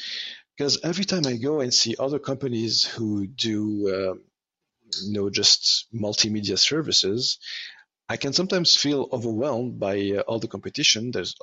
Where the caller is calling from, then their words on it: Montreal, Quebec, Canada; I am calling you from Montreal